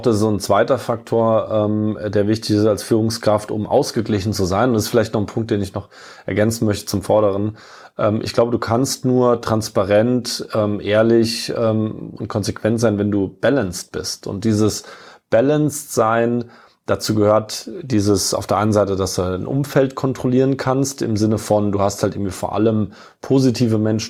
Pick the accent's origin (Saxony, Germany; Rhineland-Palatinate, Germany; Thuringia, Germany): Rhineland-Palatinate, Germany; Kaiserslautern; Ich bin ja in der Pfalz aufgewachsen, bin auch stolzer, gebürtiger Pfälz in der Nähe von, oder direkt im kleinen Vorort von Kaiserslautern aufgewachsen.